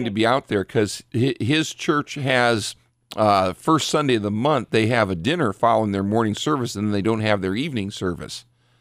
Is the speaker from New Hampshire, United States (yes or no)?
no; Richfield, Ohio, United States; Well, growing up in Richfield, I worked a year at the Coliseum too